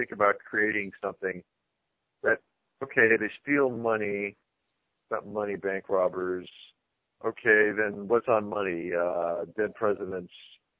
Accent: Santa Barbara, California, United States; And I grew up in Santa Barbara

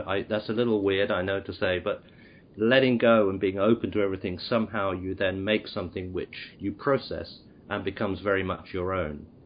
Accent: United Kingdom; So we here as British filmmakers, I think, would have been very, very, would have suffered greatly without his involvement

